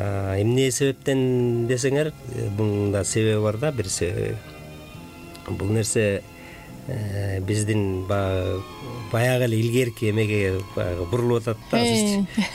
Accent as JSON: {"language": "Kyrgyz", "town": "Kyzyltuu", "region": "Issyk-Kul Region", "country": "Kyrgyzstan", "tie": "born there", "said": "Мен Көлдөн болом. Тоң районун Сыркөл областынын Тоң районунун Кызылтуу деген азыр боз үйчүлөр айыл деп аталып калбады, ошол Кызылтуу айылында төрөлгөм. Балыкчыда окууну ошо Балыкчы шаарынан аяктагам."}